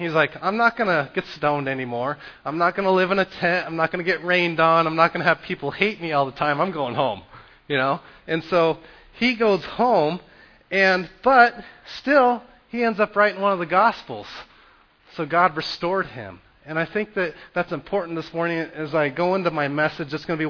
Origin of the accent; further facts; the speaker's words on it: Dallas, Texas, United States; I grew up in Dallas, and I turn this corner, and there's Carrot Top.